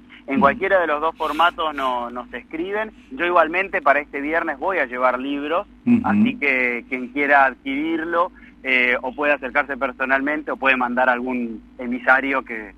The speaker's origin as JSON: {"language": "Spanish", "region": "Buenos Aires", "country": "Argentina", "lives_now": "Chubut, Argentina", "said": "Yo estudié en la universidad, me gradué y soy de Buenos Aires, no soy de aquí de Chubut"}